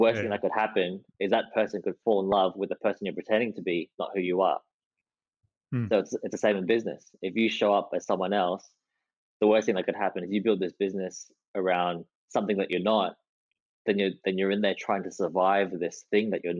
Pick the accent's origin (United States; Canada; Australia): Australia; I like to swear because I'm Australian